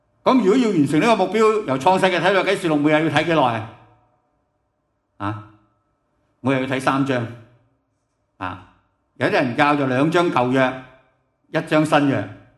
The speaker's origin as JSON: {"language": "Chinese", "country": "China", "said": "很多時候我們中國人呢，很多時候就過新年了"}